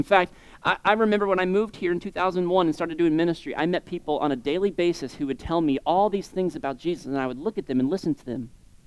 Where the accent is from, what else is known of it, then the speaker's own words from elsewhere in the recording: Florida, United States; I'm from South Florida, and so this was not true of my culture.